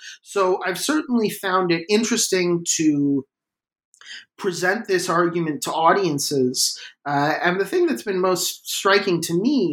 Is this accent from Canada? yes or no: yes; Canada; I'm Canadian.